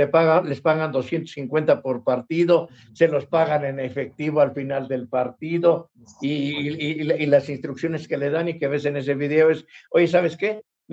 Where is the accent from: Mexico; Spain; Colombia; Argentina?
Mexico; Atlacomulco, State of Mexico; gente de Atlacomulco, de donde soy, tierra de gobernadores